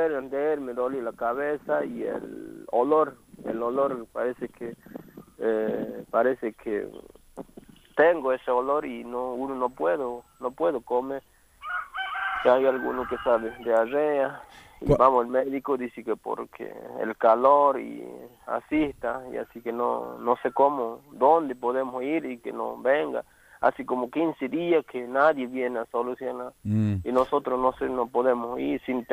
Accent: Rivadavia, Argentina; nosotros acá en Rivadavia, yo por lo menos soy de Rivadavia, Banda Sur.

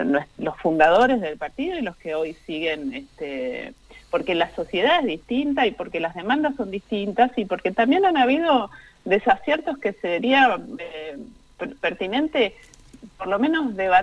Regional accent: San Martín de los Andes, Neuquén, Argentina; yo soy de San Martín de los Andes y la verdad es que el pueblo está desbordado

